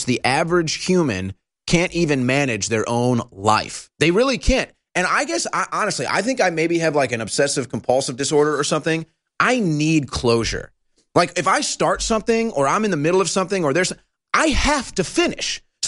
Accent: St. Louis, Missouri, United States; now in Austin, United States; But I'm from St. Louis, Missouri, and St. Louis has its own problems. And Austin is, they do a lot of things right here.

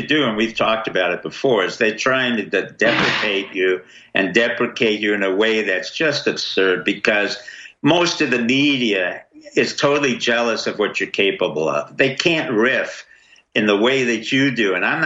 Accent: New York, United States; I grew up in Harlem. On 108th Street in Amsterdam. I went to Booker T. Washington.

